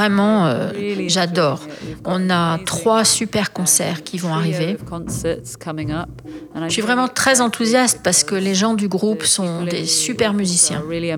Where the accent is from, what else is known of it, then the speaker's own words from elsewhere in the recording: England, United Kingdom; French is a second language; je suis anglaise, j'habite à Londres.